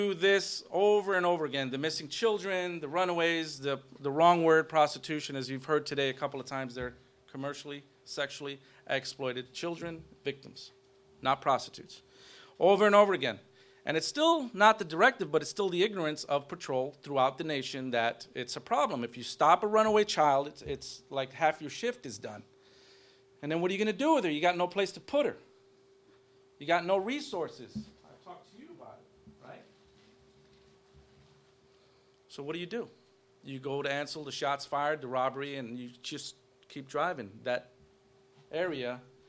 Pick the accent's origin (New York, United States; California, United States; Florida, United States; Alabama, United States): New York, United States; Brooklyn; Born and raised in Brooklyn, New York, family moved from Puerto Rico.